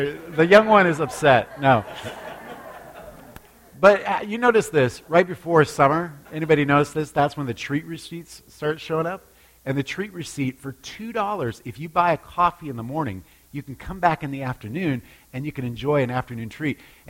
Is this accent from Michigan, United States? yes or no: no; Alaska, United States; When I was a kid, I grew up in Alaska, and some of my favorite fishing was fishing for halibut because it was easy.